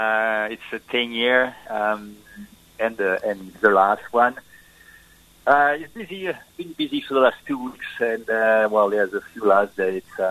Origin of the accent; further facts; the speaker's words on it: Basque Country, Spain; English is a second language; now in Raglan, New Zealand; I'm from Basque Country and just facing the Pyrenees. And so, since I'm a kid, I've been climbing all the mountain over there.